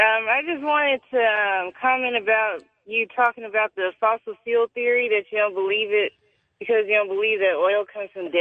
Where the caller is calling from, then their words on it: San Antonio, Texas, United States; from San Antonio.